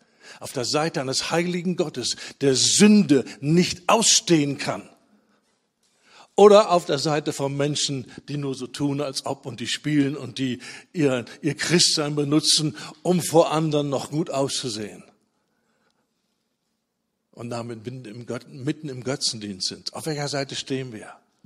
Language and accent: German; North Rhine-Westphalia, Germany; Ist mit dem Klassenbus bis wieder in meine Heimatstadt gefahren, ins schöne Ostwestfalen.